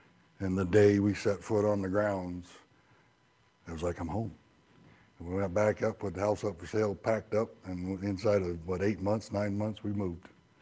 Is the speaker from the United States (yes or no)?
yes; Indiana, United States; Yeah, like I said, originally from, I was born and raised in Indiana.